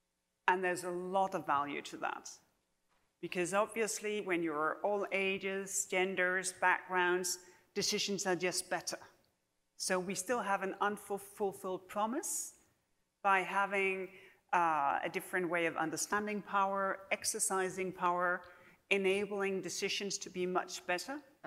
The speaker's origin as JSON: {"language": "English", "country": "Denmark", "second_language": "English", "said": "the tradition in my home country, Denmark"}